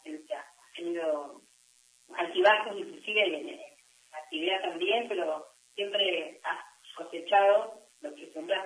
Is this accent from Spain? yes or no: no; Bolívar, Buenos Aires Province, Argentina; Sí, yo soy de Bolívar, me crié cerca de Los Mancas, estudié agronomía en La Plata